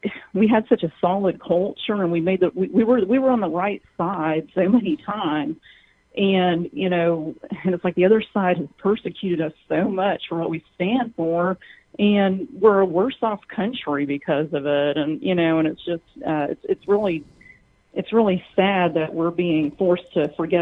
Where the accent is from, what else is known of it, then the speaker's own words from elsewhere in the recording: the South, United States; as a Southerner, it's so easy to be biased, you know, towards us, you know, in this movement